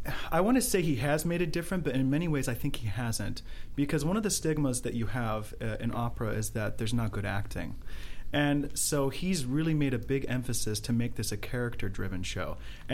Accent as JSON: {"language": "English", "town": "Thousand Oaks", "region": "California", "country": "United States", "tie": "born or raised there", "said": "So it was just a really irreplaceable experience, and especially to do it in my hometown. I mean, you can't beat that. I mean, I grew up performing on that stage as a pianist."}